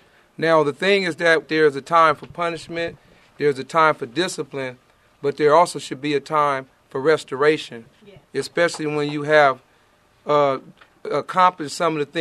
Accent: Oakland, California, United States; I'm from Oakland, California, and the homicide rate in Oakland, California is roughly at between 115 and 130 people a year.

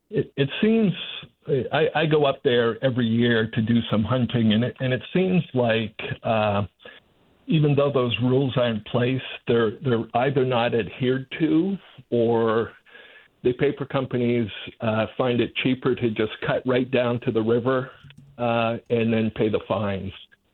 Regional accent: Fort Kent, Maine, United States; now in Topsham, United States; Yeah, I live in Topsom, but I grew up in Fort Kent and spent a lot of time over the years in the Allagash.

